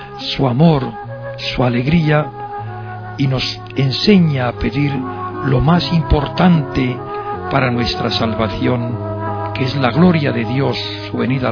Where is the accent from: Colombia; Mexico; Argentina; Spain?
Spain; Castile; según una misa castellana, es decir, de mi tierra propia